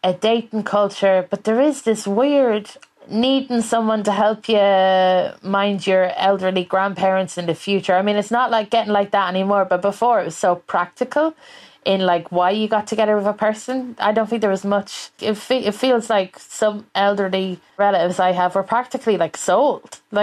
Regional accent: Westmeath, Leinster, Ireland; I'm from Westmead, and there's a song called … there's a bachelor competition.

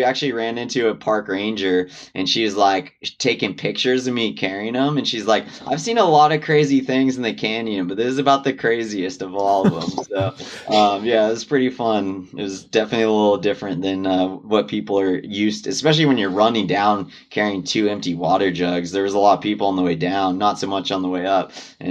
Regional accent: Big Bear, California, United States; because I grew up in Big Bear in Southern California

